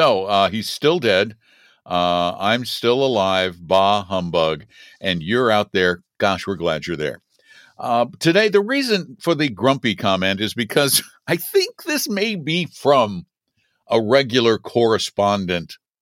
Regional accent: Boulder, Colorado, United States; I am, but not from Denver. I'm from Boulder, and there's this thing, you know.

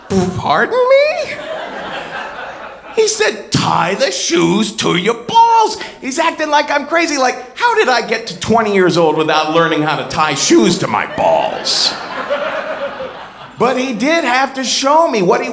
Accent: Ohio, United States; But I'm from Ohio. I'm a very polite person.

